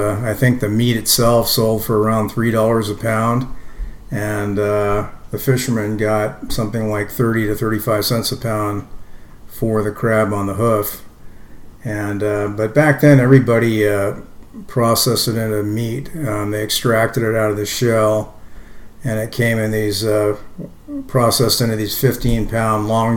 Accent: Olympia, Washington, United States; also born or lived in Seattle / Bellingham; I was born in Seattle, Washington. I ended up growing up in Olympia most of the time, graduated from high school down there. And then I went to college up in Bellingham at Western.

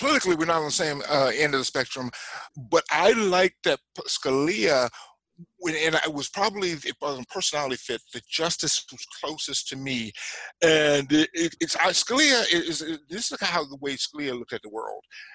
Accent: United States; I hate the Patriots because I'm American.

